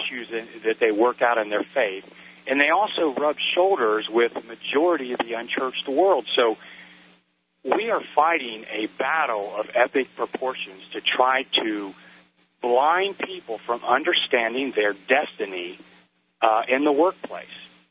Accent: Cincinnati, Ohio, United States; I was born and raised near Cincinnati.

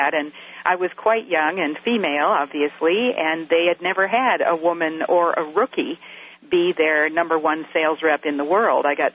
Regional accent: Midwest, United States; And I'm from the Midwest, and that was the highest thing you could aspire to do in business in that part of the country.

